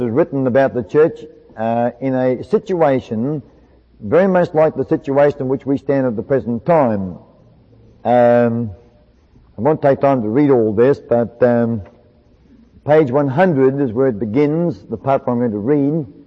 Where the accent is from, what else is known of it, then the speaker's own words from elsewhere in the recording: New Zealand; now in Australia; when we moved from New Zealand to Australia back in 1962, we landed a boat going to Brisbane